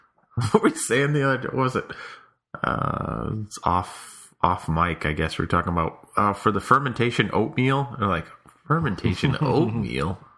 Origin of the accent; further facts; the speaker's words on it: Massachusetts, United States; I'm from Essex County, which is part of...